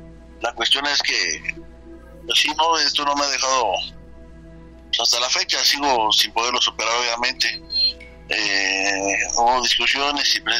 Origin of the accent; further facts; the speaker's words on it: Michoacán, Mexico; mi mamá y mi papá, pues ellos se vinieron de allá. Nosotros somos de Michoacán.